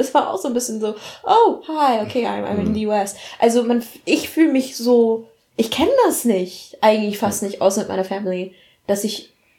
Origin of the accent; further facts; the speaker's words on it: Hannover, Lower Saxony, Germany; ich komme aus Hannover, wenn überhaupt, meistens so, ich bin halt Deutscher, also ich komme aus Deutschland, Punkt.